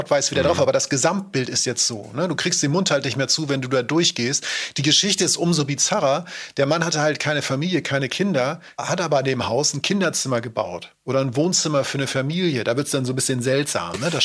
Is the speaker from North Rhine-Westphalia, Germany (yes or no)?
no; Henstedt-Ulzburg, Schleswig-Holstein, Germany; Was wisst ihr schon über meinen Heimatort, Hinschin Ulzburg? Wahrscheinlich auch nicht viel.